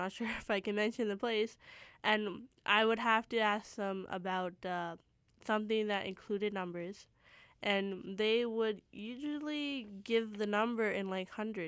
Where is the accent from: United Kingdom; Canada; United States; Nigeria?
Canada; Surrey, British Columbia; now in Vancouver, Canada; Maybe it's a Vancouver thing. You learn that in Vancouver. I'm from Surrey originally, so maybe that's why.